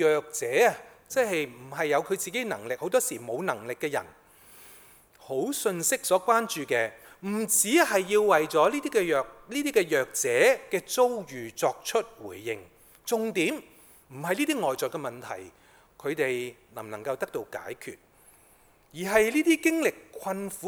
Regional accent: Hong Kong; 这些都刻画了不少我们香港人心灵贫穷的情况

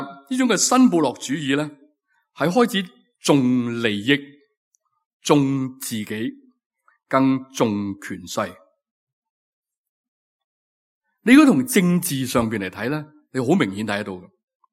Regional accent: Hong Kong; 我哋呢只係讲我哋香港人。

